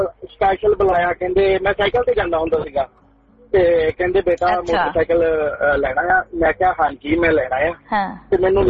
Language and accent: Punjabi; Mohali, Punjab, India; ਮੈਂ ਮੋਹਾਲੀ ਤੋਂ ਬਿਲੋਂਗ ਕਰਦਾ ਆ